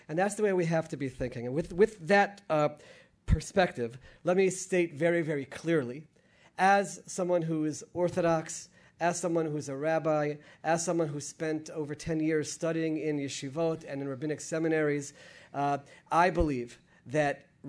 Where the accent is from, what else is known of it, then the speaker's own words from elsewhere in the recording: Washington, District of Columbia, United States; It's always great for me to come to the town where I grew up in the Washington area